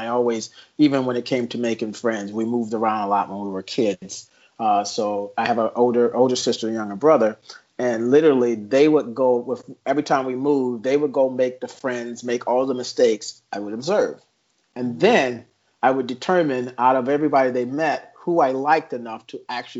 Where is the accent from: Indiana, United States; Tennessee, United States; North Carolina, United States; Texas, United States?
Indiana, United States; Indianapolis; I grew up in Indianapolis. And so we were bussed out of our neighborhood into other schools.